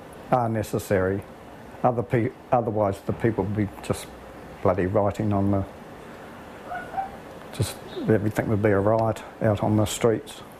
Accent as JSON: {"language": "English", "country": "New Zealand", "said": "And then we moved back here to New Zealand, because I'm a New Zealander. We moved over start of 2010, just in time for the earthquakes."}